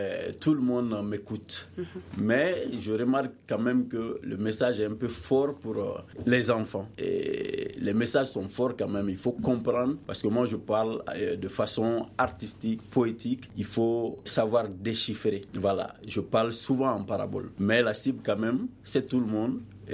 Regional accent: Gabon; born there; Moi je viens, je suis né au Gabon

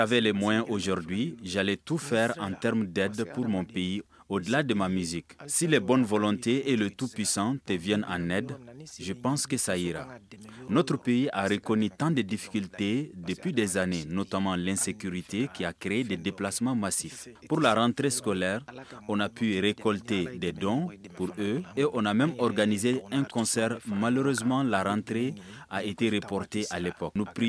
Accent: Mali; Nous sommes tous les fils du Mali, que nous soyons peuls, dogons, sorai, bozo, Miyanka, nous sommes tous des Maliens.

